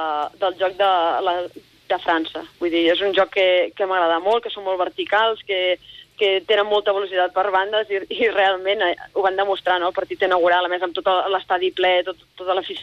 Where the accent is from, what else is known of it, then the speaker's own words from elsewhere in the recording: Catalonia, Spain; com a catalana